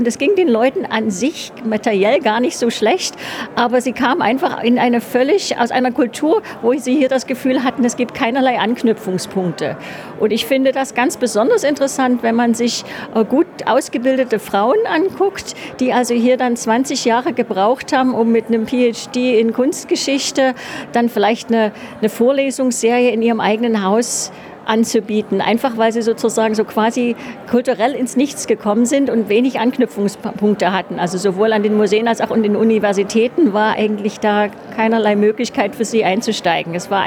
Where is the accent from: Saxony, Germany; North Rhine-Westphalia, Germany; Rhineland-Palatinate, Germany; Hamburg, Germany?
Saxony, Germany; Dresden; da ich sozusagen in Dresden aufgewachsen bin und also auch als Ostdeutsche